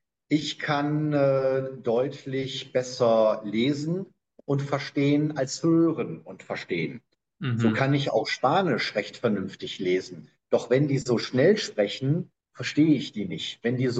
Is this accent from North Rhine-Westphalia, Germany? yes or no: yes; North Rhine-Westphalia, Germany; Aber ich finde es gerade als Westfale mit Amsterdam umsteigen, finde ich das schon mal recht charmant.